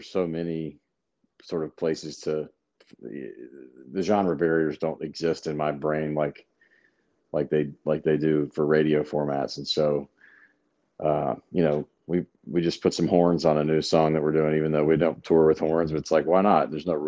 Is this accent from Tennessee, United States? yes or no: yes; Memphis, Tennessee, United States; now in Nashville, United States; No, I'm from Memphis, about 200 miles away, and then went to school in Knoxville